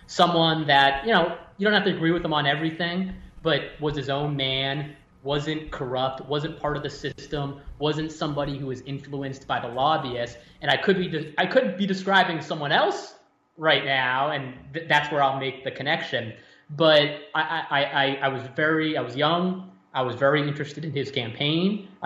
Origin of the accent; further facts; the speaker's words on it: Massachusetts, United States; But born and raised in Massachusetts, how did I get involved in politics, my lord?